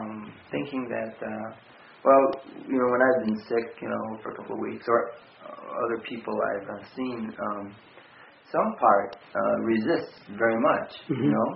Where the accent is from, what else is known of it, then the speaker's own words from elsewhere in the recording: Berkeley, California, United States; But one thing that was striking was I came from California, Berkeley, you know